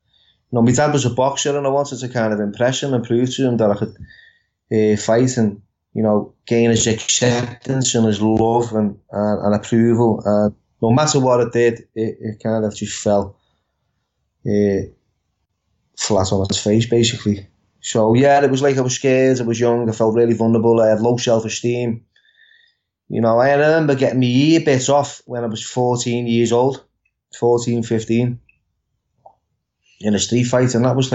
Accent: Liverpool, North West England, United Kingdom; You know, growing up in Liverpool, in the house that I was living in with my dad

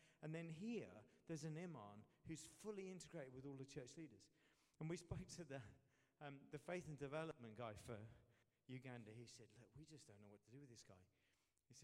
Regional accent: Luton, East of England, United Kingdom; now in Southampton, United Kingdom; I come from Luton originally, which is why I live in Southampton.

